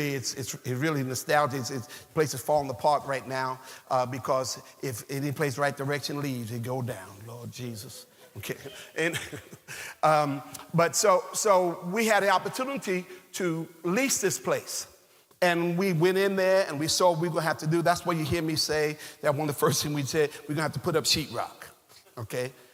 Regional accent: New Jersey, United States; People still looking at me funny. I'm from New Jersey. Y'all know how some of y'all still got issues with folks from up north, okay?

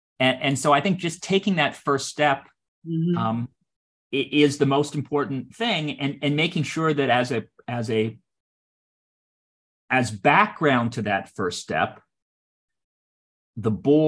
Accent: Canada; I grew up in Canada

